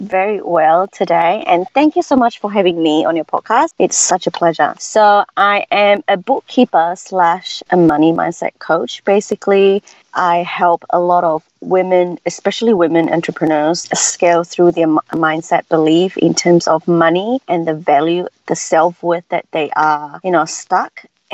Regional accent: Miri, Sarawak, Malaysia; so everyone knows everyone in that small town. Not a lot of people know about that town, because once I said that I'm from Miri, a lot of people would think that we actually live in a tree, because it's such a native culture place.

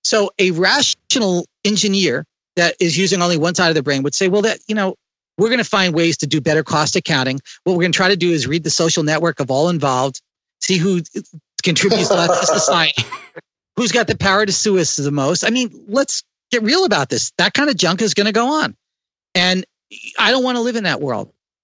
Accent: New Jersey, United States; I grew up in New Jersey, where the ability to feel free as an individual is to get in a car and to drive wherever the heck I felt like.

